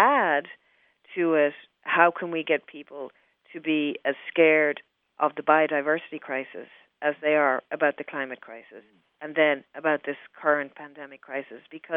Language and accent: English; Ireland; moved away as an adult; now in United States; Yes, I was born and educated in Ireland. Mm-hmm. My family is still there, and I came over here in 1999.